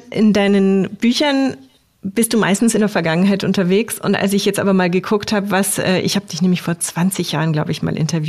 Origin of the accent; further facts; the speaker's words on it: Konstanz, Baden-Württemberg, Germany; born there; Das freut mich natürlich als gebürtige Konstanzerin sehr.